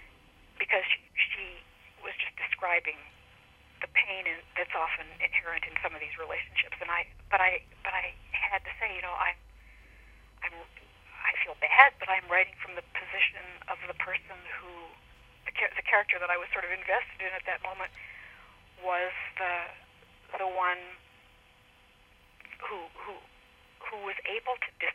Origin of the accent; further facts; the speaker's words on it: the South, United States; So, and I grew up in the South, so I grew up conscious of it